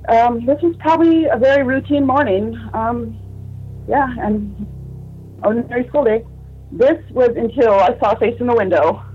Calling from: Yuma, Arizona, United States; Yuma, Arizona.

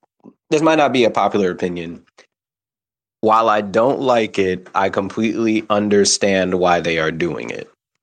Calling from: Norfolk, Virginia, United States; I'm calling from Norfolk, Virginia, peace.

